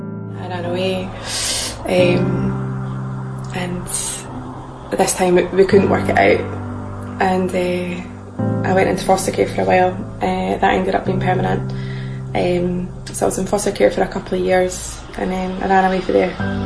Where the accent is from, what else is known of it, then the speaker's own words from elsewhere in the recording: Edinburgh, Scotland, United Kingdom; now in Musselburgh, United Kingdom; I'm 33 years old. I grew up in Edinburgh and now I live in Musselburgh, and this is my story.